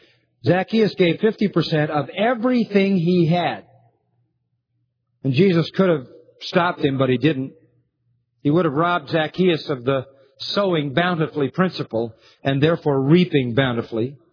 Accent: India; moved away as an adult; now in Sydney, Australia; I live in Sydney, Australia, with my wife. We are originally from India.

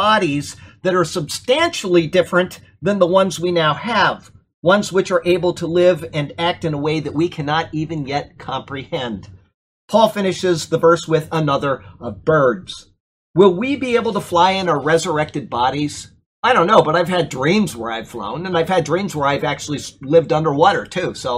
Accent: Siesta Key, Florida, United States; I think of growing up in Florida out on Siesta Key where there were, what, a couple people out there.

